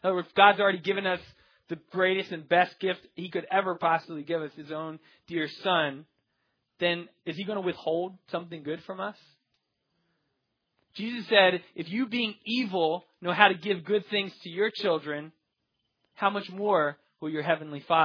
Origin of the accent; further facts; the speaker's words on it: Philadelphia, Pennsylvania, United States; It's just growing up in Philadelphia is just kind of a something that you